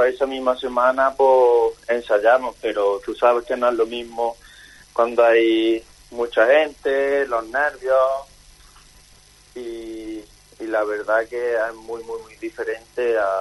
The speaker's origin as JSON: {"language": "Spanish", "town": "Córdoba", "region": "Andalusia", "country": "Spain", "said": "como un andaluz como yo, que soy de Córdoba"}